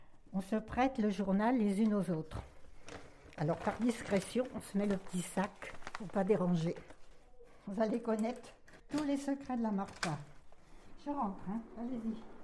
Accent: Pays de la Loire, France; also born or lived in Brest; Mais je ne suis pas d'ici. Je suis de Loire-Atlantique. J'ai habité Brest 50 ans

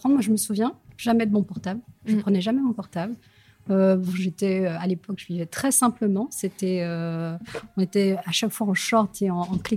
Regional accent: French Guiana, France; je suis antillo-guyanaise. Et nous, on a un plat typique chez nous en Guyane

